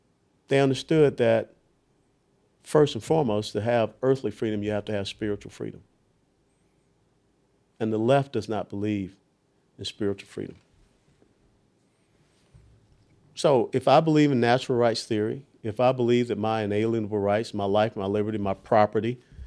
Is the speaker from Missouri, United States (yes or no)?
no; Atlanta, Georgia, United States; Yeah, you, back in Atlanta, my hometown.